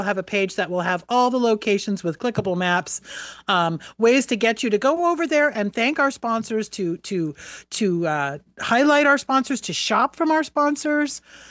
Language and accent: English; New Hampshire, United States; Now, my connection to that is I grew up in New Hampshire